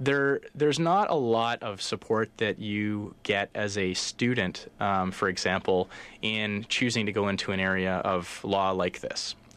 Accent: Calgary, Alberta, Canada; now in Vancouver, Canada; I grew up in Calgary.

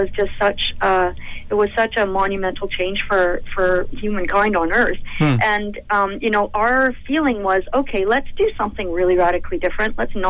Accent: Alberta, Canada; I was born and raised in Alberta.

